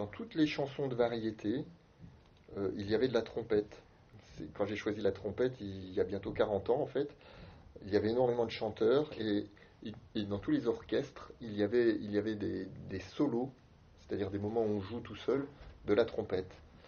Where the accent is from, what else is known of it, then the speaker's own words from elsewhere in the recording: eastern France, France; je viens de l'est de la France, et dans l'est de la France, il y a énormément d'harmonies.